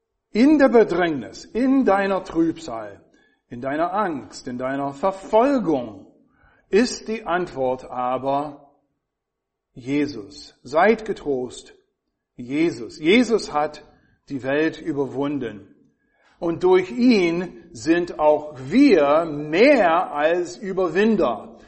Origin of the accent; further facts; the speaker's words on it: United States; German is a second language; Also als Amerikaner